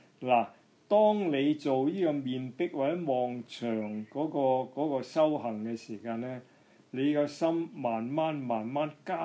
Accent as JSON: {"language": "Cantonese", "country": "Hong Kong", "said": "我香港人都多好多呢啲咁嘅情緒噶嘛"}